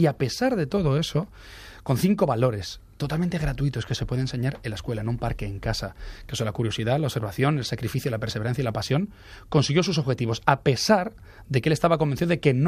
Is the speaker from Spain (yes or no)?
yes; Spain; Solo somos 2 españoles.